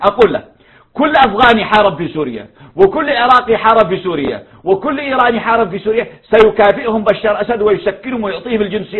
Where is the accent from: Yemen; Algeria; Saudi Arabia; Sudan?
Yemen; بعض الحركات المتطرفة عندنا في اليمن مثلا